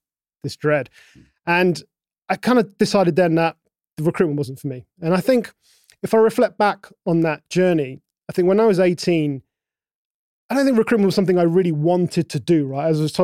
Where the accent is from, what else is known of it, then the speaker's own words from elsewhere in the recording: London, United Kingdom; I grew up in London. I was born in London. But London was London, UK, just a very cold and grey place most of the time.